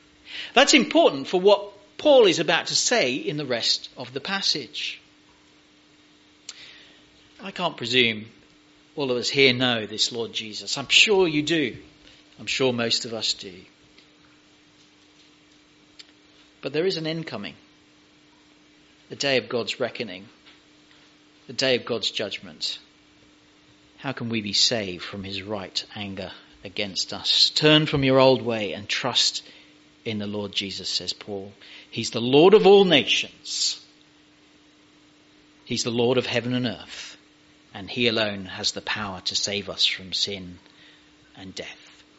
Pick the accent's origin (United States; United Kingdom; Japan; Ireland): United Kingdom; England; because I'm English and I'm allowed to apologize for everything.